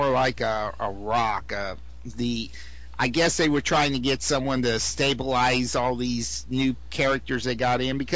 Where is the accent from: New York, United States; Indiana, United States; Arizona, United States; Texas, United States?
Indiana, United States; I came from Indiana and I'm living in New Jersey now.